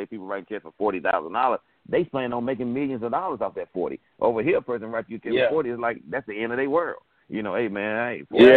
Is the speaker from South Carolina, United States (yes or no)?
yes; South Carolina, United States; now in Los Angeles, United States; Man, one of the things, me coming from growing up in South Carolina and growing up in a little small town, when I moved out there, hey, man, it was big.